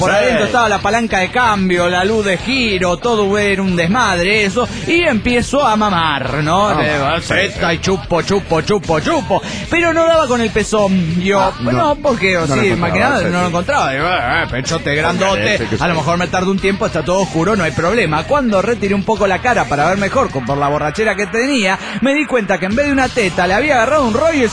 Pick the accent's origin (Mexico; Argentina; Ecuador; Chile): Argentina; Santa Rosa, La Pampa; de Santa Rosa, Argentina.